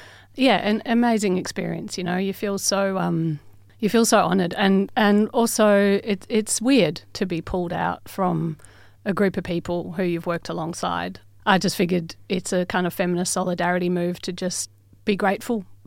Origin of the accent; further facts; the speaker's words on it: South Africa; As a white South African, a particular experience during apartheid, before it changed, before Mandela was released. And it was sad, you know, it was a sad place to grow up.